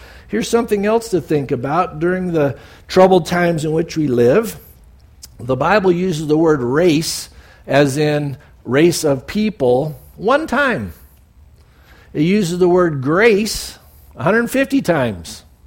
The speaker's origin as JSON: {"language": "English", "town": "San Diego", "region": "California", "country": "United States", "tie": "born or raised there", "said": "growing up in San Diego, you couldn't wait to get that first sunburn so you could start tanning."}